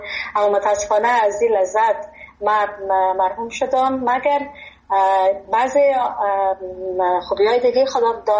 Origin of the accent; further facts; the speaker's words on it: Afghanistan; moved away; من بسیار از افغانستان سابقا برآمدیم، هیچ چیزی از مملکت به یادم نیست.